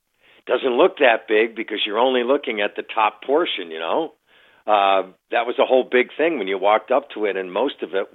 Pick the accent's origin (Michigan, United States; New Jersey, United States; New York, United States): New York, United States; Buffalo; You know, I certainly love my hometown, but the Bills are the heart and soul of Buffalo, and it's their home.